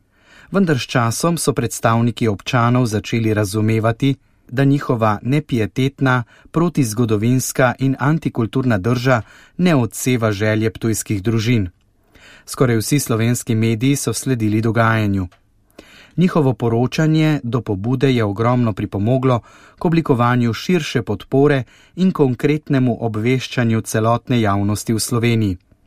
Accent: Ptuj, Drava, Slovenia; Ker sem kot Ptujčan že od malega navajen

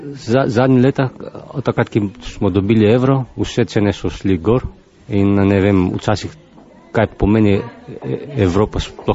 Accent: Crete, Greece; Slovenian is a second language; moved away as an adult; now in Slovenia; prihajam iz Grčije in sicer iz Krete in živim v Sloveniji 6 let, poročen sem Slovenko.

